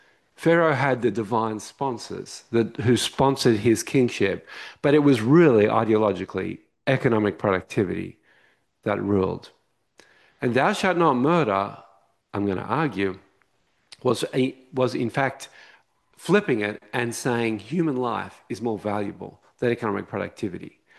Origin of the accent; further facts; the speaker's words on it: Australia; I heard recently, I'm Australian. I don't know if you heard, but I am, I confess.